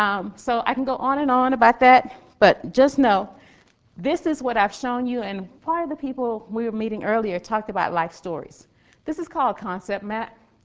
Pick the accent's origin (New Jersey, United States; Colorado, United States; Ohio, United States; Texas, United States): Texas, United States; Dallas; I grew up in Dallas. The closest I could get was the Dallas Public Aquarium. Did not go to the coast, didn't have that experience until I went to school.